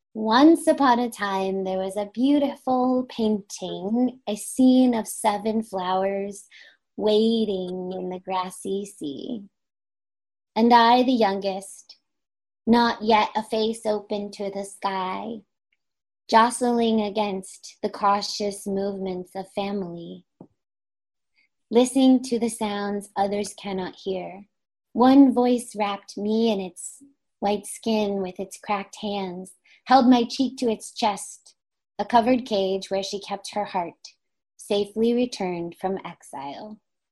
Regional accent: Anchorage, Alaska, United States; born there; I was born in Alaska, Anchorage, Alaska.

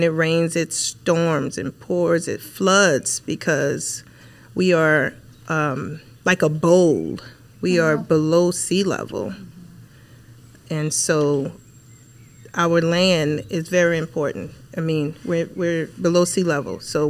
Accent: Louisiana, United States; I'm from Louisiana.

